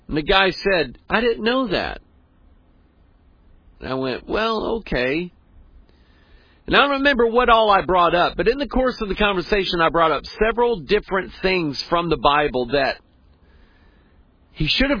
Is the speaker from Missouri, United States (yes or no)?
yes; Festus, Missouri, United States; we're from a little town south of St. Louis called Festus